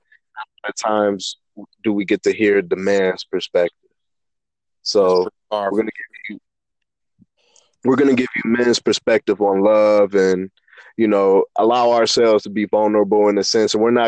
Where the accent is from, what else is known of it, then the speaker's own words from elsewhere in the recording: Fort Wayne, Indiana, United States; I'm born and raised in Fort Wayne as well. Bounced around a little bit. Father was in the military, but early childhood, came back, solidified his family in Fort Wayne, Indiana, be closer to the rest of his immediate family or grandparents.